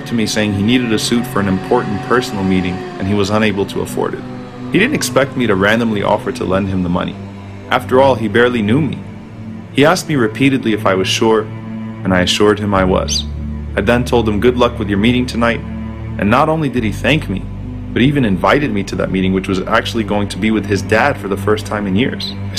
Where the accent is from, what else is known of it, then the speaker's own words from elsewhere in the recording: United States; I paused and said, "I'm an American, a Muslim American."